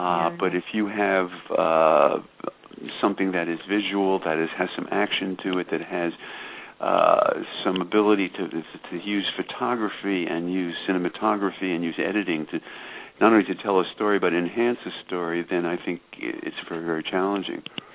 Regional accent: New York City, New York, United States; But then I grew up in New York City playing stickball on the streets, and my son was born in Paris.

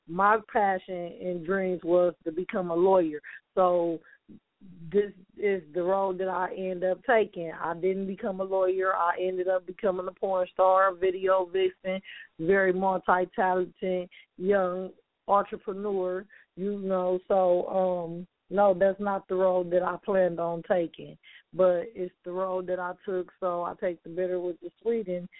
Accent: Toledo, Ohio, United States; also born or lived in Detroit, Michigan; I'm from Ohio. A lot of people probably think I'm from Memphis, Tennessee, or somewhere else, but I'm originally from Toledo, Ohio. Big shout out to Toledo, Ohio.

